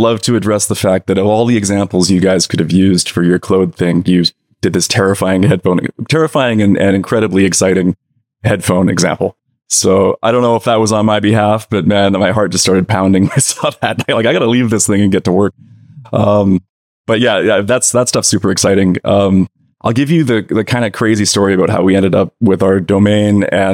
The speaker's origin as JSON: {"language": "English", "region": "British Columbia", "country": "Canada", "said": "I'm Canadian. I live in Vancouver, technically."}